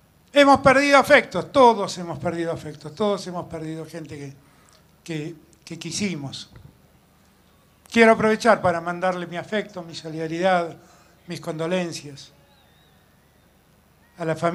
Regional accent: Argentina; Nosotros estamos orgullosos de la Argentina. Yo estoy orgulloso de cada hombre y de cada mujer de mi pueblo.

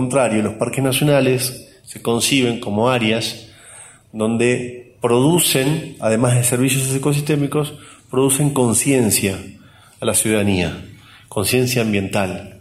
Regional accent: Argentina; la necesidad que tenemos los argentinos hoy, que es crecer.

